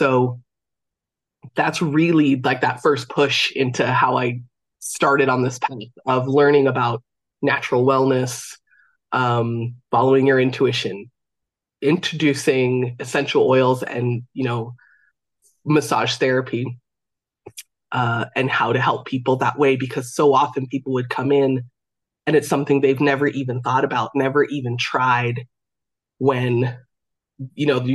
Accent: California, United States; now in Ireland; I'm based in Ireland. I grew up in California, and I cannot wait for this event.

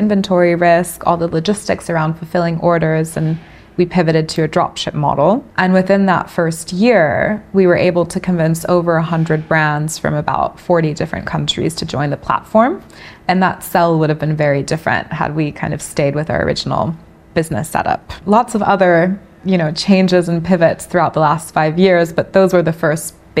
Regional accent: Mexico; because I was from Mexico and I thought, okay, there was clearly a lot of, you know, interest in Latin fashion at the time

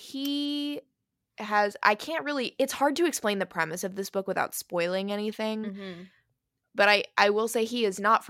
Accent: United States; Always fun for me as an American to hear the different.

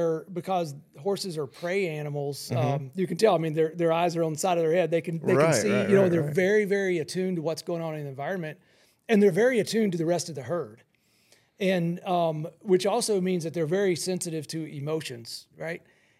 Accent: Georgia, United States; also born or lived in Tennessee / Florida; I grew up in Georgia and spent a long time in Tennessee and a lot of time in Florida.

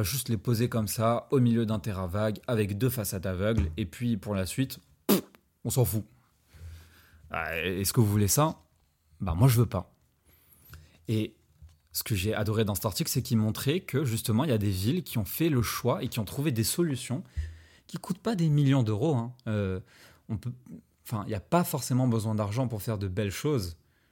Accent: Morocco; Pour ceux qui ne le savent pas, je suis marocain.

